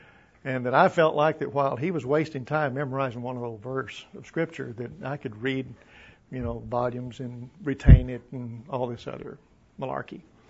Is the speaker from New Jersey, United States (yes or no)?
no; Pampa, Texas, United States; I'm from Pampa, and I'm with Halliburton.